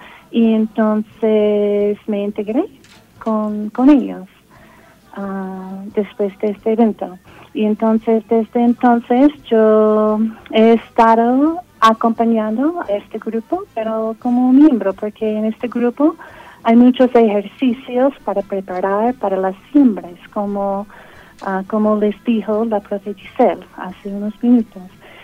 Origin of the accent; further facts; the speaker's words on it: United States; now in Colombia; soy de Estados Unidos. Yo soy una antropóloga y estoy haciendo un doctorado. Y estoy haciendo el trabajo del campo acá en Colombia.